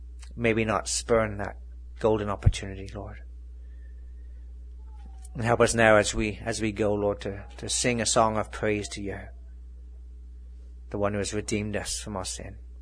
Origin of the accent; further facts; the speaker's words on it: England, United Kingdom; moved away; I remember growing up in England on a rainy day like this.